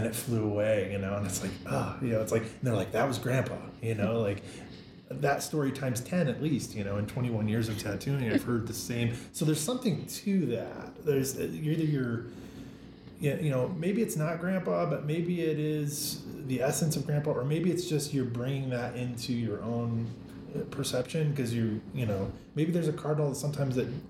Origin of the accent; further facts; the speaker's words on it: Iowa, United States; I'm from Iowa, and to Des Moines, to the hospital there.